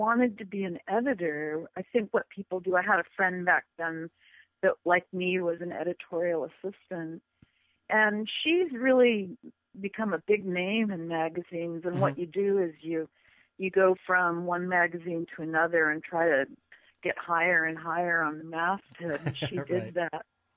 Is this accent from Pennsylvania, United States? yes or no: no; San Diego, California, United States; And it's easier to live in San Diego. But, of course, that might be me because I'm from San Diego.